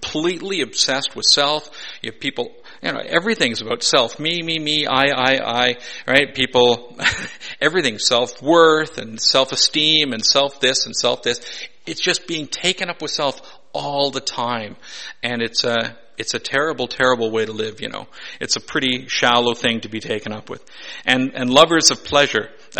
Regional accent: Canada; I'm a Canadian

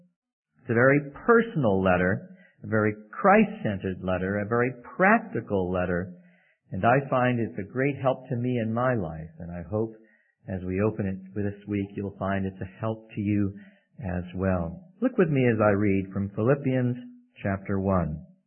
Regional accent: Los Angeles, California, United States; now in Dubuque, United States; I'm now residing in Dubuque, Iowa. I'm from the Los Angeles area, actually, and I occasionally remind myself of how nice the winters can be in localities such as that.

